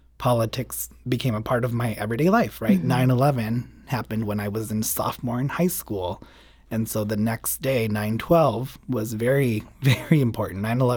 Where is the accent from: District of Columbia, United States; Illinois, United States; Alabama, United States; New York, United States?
Illinois, United States; Skokie; So coming to the States and growing up in Skokie and going to public school, you know, I was still barely grasping this newness of what all of this meant.